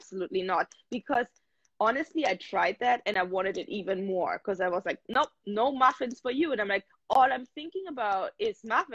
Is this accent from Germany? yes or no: yes; Germany; now in United States; Something that I had to, or that I was kind of struggling with is when I moved to the States from Germany, I danced in Canada for a while